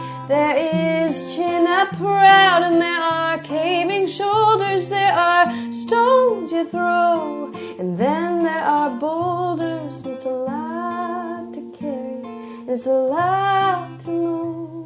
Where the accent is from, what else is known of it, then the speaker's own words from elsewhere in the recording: Falcon Heights, Minnesota, United States; The Twin Cities. I grew up really close to the State Fair in Falcon Heights, which is a tiny, tiny suburb, but really is just the State Fair like neighbor.